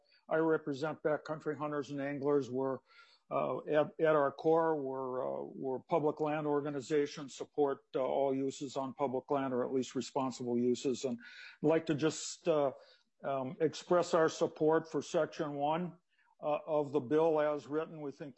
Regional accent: Baxter, Minnesota, United States; I'm from Baxter, Minnesota.

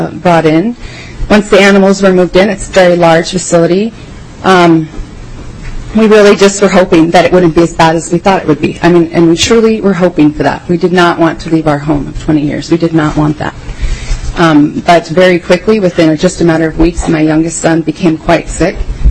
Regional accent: Minnesota, United States; I'm from Todd County, Minnesota.

